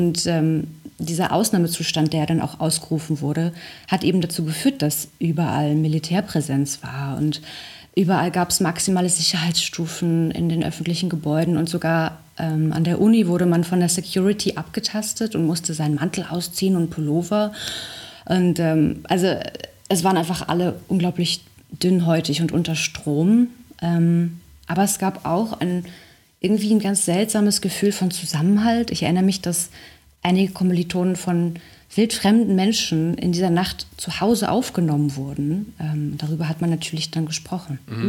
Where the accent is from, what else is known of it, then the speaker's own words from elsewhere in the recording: Berlin, Germany; Ich bin ja Berlinerin und mit Radio 1 aufgewachsen.